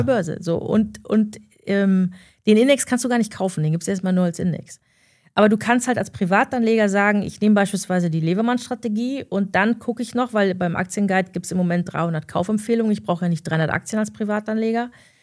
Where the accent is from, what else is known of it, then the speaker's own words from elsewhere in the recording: East Germany, Germany; ich komme ja auch aus dem Osten historisch und da ist eben eine andere Denkweise